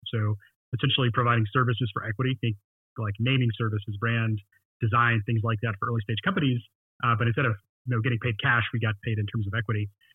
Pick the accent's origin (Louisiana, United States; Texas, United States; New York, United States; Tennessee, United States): Tennessee, United States; Memphis; moved away as an adult; also born or lived in San Francisco; So I moved from Memphis, Tennessee, where I grew up, moved to San Francisco to join Keen